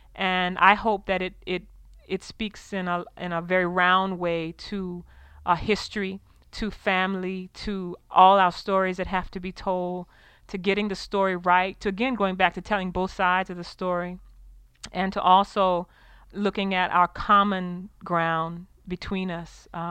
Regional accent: South Carolina, United States; Growing up in South Carolina, rice was the national food for us, and we ate it several times a day and never got tired of it

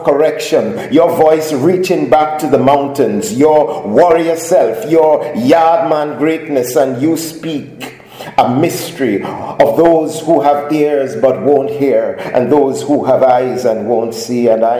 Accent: Kingston, Jamaica; I grew up in Kingston, Jamaica in the 1970s

